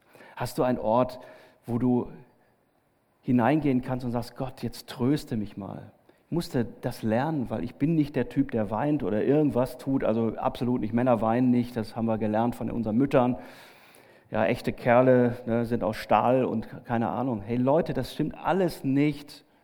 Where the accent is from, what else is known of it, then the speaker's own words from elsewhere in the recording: Heilbronn, Baden-Württemberg, Germany; Also ich komme aus Heilbronn, aus der ganzen Ecke, da sind ungemein viele Weinberge.